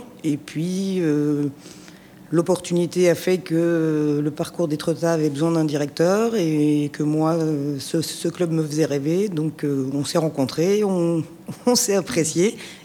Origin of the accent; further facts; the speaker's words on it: Belgium; moved away as an adult; now in France; Voilà, donc j'ai quitté la Belgique à 20 ans pour m'installer en France